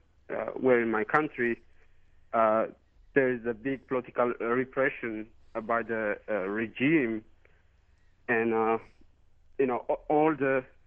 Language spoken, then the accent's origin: English; Ethiopia; English is a second language; I'm from East Africa, Ethiopia